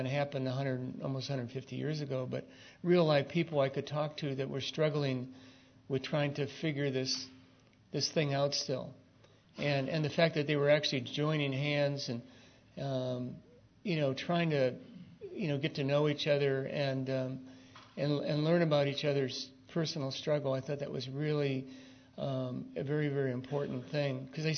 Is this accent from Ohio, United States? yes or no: yes; Ohio, United States; I'm from Ohio, just a young man from Ohio, came out here west and been teaching at the university, teaching filmmaking.